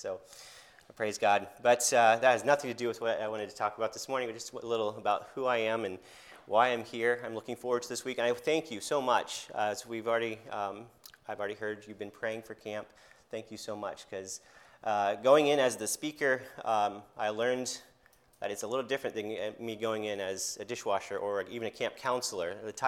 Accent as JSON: {"language": "English", "region": "Kansas", "country": "United States", "tie": "born or raised there", "lives_now": "Michigan, United States", "said": "I grew up in Kansas, so it's a long way from where I am now, living in Michigan, but grew up in Kansas."}